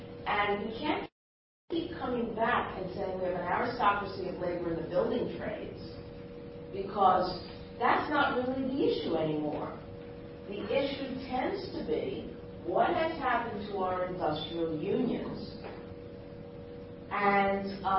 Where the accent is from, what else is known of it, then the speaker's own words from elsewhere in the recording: Detroit, Michigan, United States; I'm from Detroit